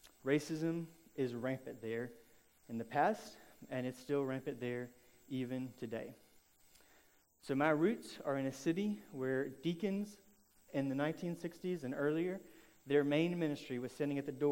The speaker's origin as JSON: {"language": "English", "town": "Birmingham", "region": "Alabama", "country": "United States", "tie": "born or raised there", "said": "I grew up in Birmingham, Alabama."}